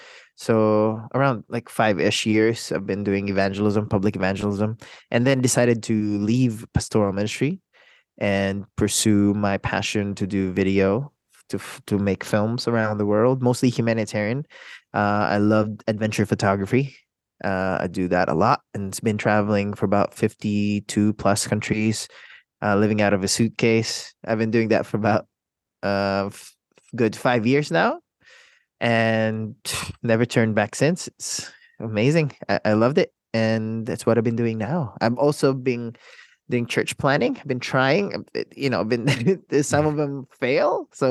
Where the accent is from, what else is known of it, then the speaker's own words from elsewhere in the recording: Philippines; I'm from the Philippines. I was raised here, born and raised.